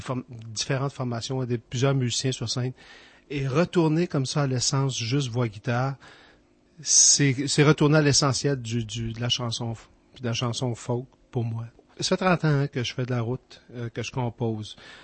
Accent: Montreal, Quebec, Canada; je viens de Montréal. Montréal-Est, la partie industrielle. Et je suis resté longtemps. Alors, on a grandi là, ma sœur et moi. Et puis, mon père travaillait dans les raffineries de pétrole.

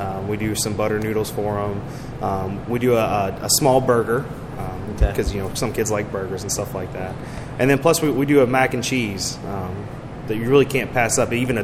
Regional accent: Georgetown, Indiana, United States; Well, I grew up in Southern Indiana, in Georgetown, Indiana, and then I went to culinary school at Sullivan University.

